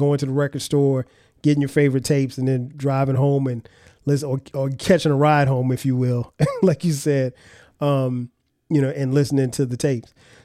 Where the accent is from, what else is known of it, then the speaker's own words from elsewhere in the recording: Florence, South Carolina, United States; We had one in Florence as well, in my hometown of Florence, South Carolina.